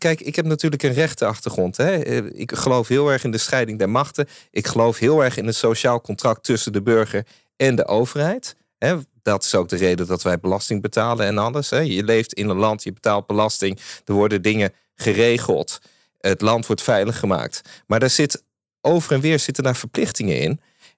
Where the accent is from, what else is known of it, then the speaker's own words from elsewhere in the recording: Rotterdam, South Holland, Netherlands; born there; Half Tukken, half Gelderlander in Rotterdam geboren.